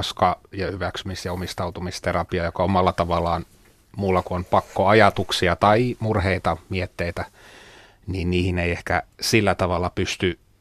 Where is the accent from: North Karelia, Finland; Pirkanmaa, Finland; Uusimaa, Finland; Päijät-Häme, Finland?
Uusimaa, Finland; Sipoo; Mä oon Sipoosta kotoisin